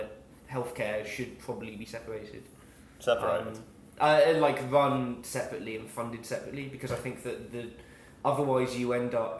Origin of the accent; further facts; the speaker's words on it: East of England, United Kingdom; I grew up on the Abellio Greater Anglia line out east